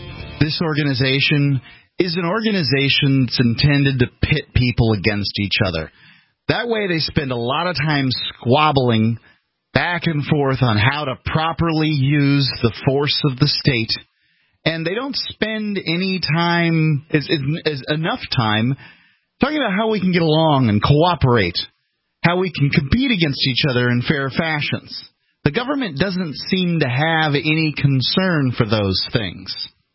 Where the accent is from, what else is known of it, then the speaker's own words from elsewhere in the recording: the South, United States; Right, and I'm from the South, indeed.